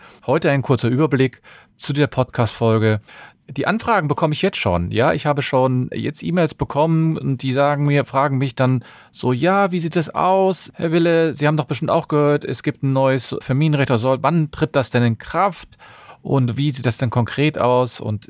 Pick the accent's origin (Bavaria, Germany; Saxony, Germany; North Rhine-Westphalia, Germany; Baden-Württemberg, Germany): North Rhine-Westphalia, Germany; Cologne; Ich bin Fachanwalt für Familienrecht und ich komme aus Köln.